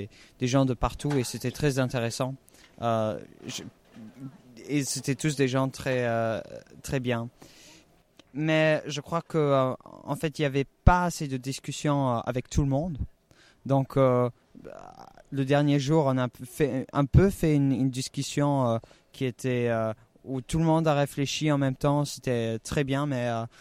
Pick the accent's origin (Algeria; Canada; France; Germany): Germany; j'ai 16 ans et je viens d'Allemagne et je vais dans une petite école de province.